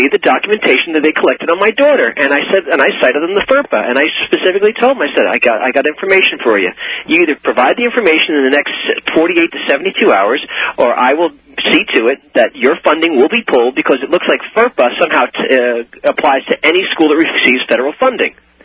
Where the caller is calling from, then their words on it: New Jersey, United States; Hi there, Alex. … I'm calling from the People's Republic of New Jersey.